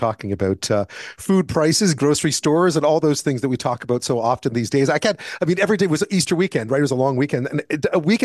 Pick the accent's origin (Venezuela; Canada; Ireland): Canada; Montreal, Quebec; I grew up in Montreal, Toronto has it as well.